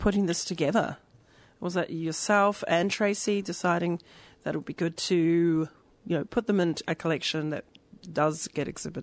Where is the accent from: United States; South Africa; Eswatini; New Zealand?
New Zealand; I'm from New Zealand originally